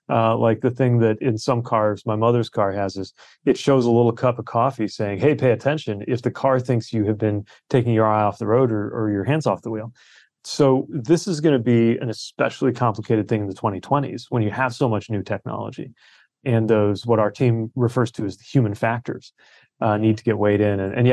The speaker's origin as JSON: {"language": "English", "town": "South Bend", "region": "Indiana", "country": "United States", "tie": "born or raised there", "said": "including my hometown of South Bend"}